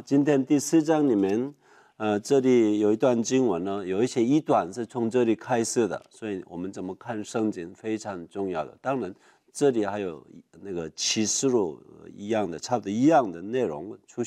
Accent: South Korea; Chinese is a second language; 我是一个韩国人，所以有的时候我教课教圣经，我的国语不太顺，

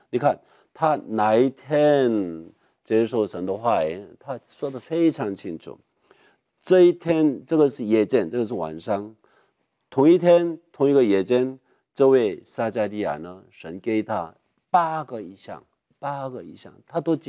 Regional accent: South Korea; first language Korean; Chinese is a second language; now in New York, United States; 我是一个韩国人，我的中文，我讲中文，你们听不太懂，要怜悯我好吗？对，我的母语是韩国话

